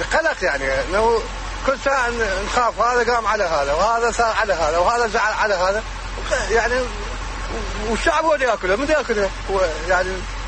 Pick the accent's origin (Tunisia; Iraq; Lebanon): Iraq; Baghdad, Baghdad Governorate; يعني أنا من بغداد